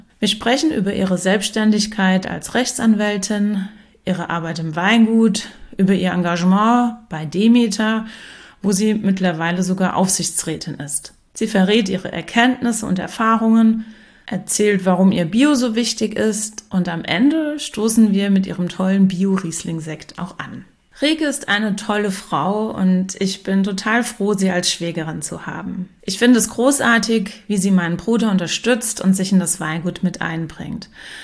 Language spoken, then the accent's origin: German; Gau-Heppenheim, Rhineland-Palatinate, Germany; Gau-Heppenheim, mein Heimatort. Ein Weindörfchen in der Mitte von Rheinhessen